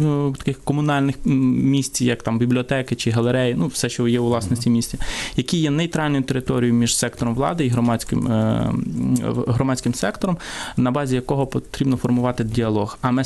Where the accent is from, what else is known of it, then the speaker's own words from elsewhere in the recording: Vinnytsia, Vinnytsia Oblast, Ukraine; чому я як вінничанин завжди поправляв